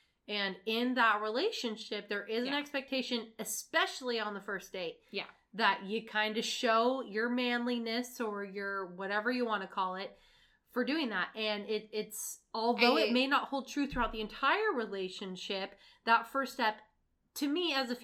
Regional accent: Portland, Oregon, United States; For those of you who don't know Grimm, we are from the Portland area, and Grimm is filmed almost exclusively in Portland.

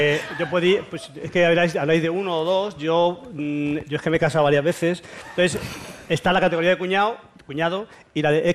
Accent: Madrid, Community of Madrid, Spain; como estudiante, como madrileño, como yo qué sé

